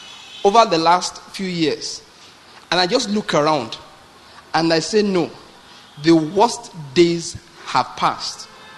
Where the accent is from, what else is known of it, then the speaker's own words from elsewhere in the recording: West, Nigeria; Now, I'm from the West. I have said I said in the North. I don't know much about the North, but I'm from the West.